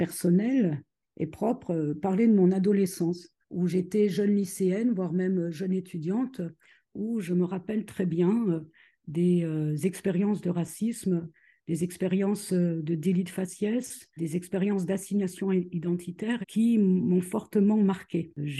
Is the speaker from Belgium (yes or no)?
no; Saint-Étienne, Auvergne-Rhône-Alpes, France; born there; J'habite à Saint-Étienne, je suis née à Saint-Étienne.